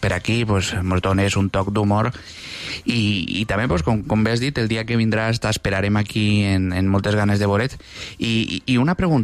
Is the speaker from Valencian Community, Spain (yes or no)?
yes; Càlig, Valencian Community, Spain; Jo sóc de Càlig i parlem